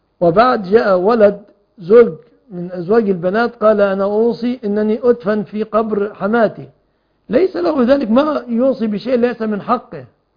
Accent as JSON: {"language": "Arabic", "country": "Egypt", "said": "أن يحفظ بلادنا مصر أمنة مطمئنة من كل مكروه ومن كل سوء،"}